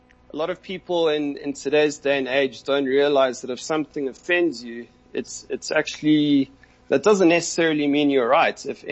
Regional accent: Johannesburg, Gauteng, South Africa; born there; I was born in Joburg, actually.

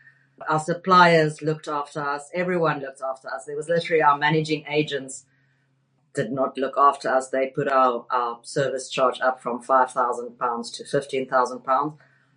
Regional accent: South Africa; It's my fantastic accent, I guess. no, we've got African art. We've got a rhino, and the rhino's got one of Faf de Klerk's onobroekies on her bum, with a South African flag.

